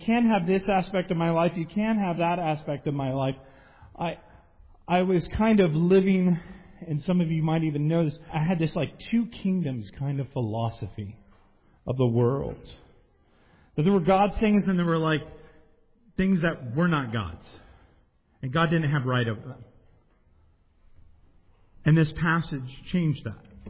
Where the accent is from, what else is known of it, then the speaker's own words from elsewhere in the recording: San Diego, California, United States; also born or lived in Las Vegas; now in Waxhaw, United States; And I say, I'm from San Diego, but I moved here from Vegas.